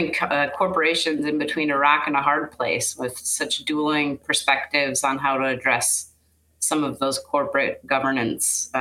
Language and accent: English; St. Paul, Minnesota, United States; now in Washington, United States; Grew up in St. Paul, Minnesota. So proud Midwesterner, now based in D.C. But anyone who knows me knows that the love runs deep for Minnesota.